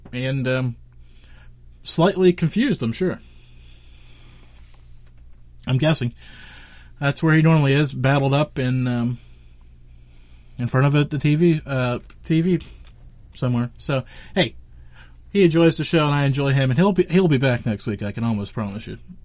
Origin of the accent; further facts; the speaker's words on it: Pennsylvania, United States; I know the Steelers are 7-0 because, you know, I'm from Western Pennsylvania